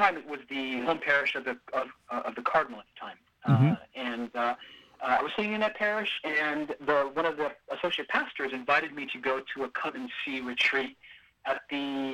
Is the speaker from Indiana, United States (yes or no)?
yes; Valparaiso, Indiana, United States; moved away as an adult; now in Los Angeles, United States; I'm originally from Valparaiso, Indiana, actually. I was born and raised in Indiana. And Filipino-American family.